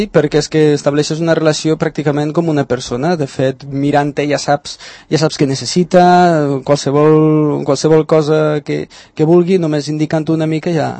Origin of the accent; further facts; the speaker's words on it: Lleida, Catalonia, Spain; now in Barcelona, Spain; Jo sóc de Lleida, com s'ha notat una mica l'accent, i bé, vaig vindre aquí a Barcelona